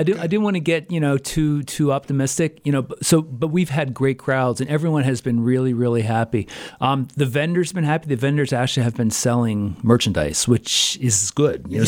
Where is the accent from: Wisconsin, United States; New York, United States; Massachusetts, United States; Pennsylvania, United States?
Pennsylvania, United States; I'm from Northeast Pennsylvania